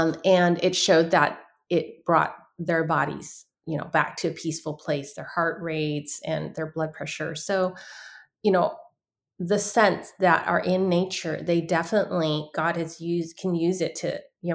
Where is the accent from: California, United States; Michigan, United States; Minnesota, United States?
California, United States; San Francisco; as a Chinese American, I was born in San Francisco Chinatown, and grew up drinking tea